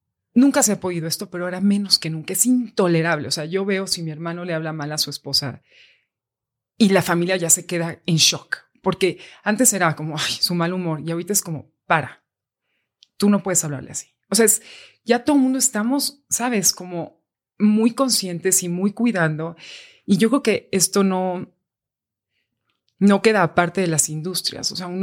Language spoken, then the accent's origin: Spanish; Mexico; cuando llegas y dicen, where are you from? From Mexico.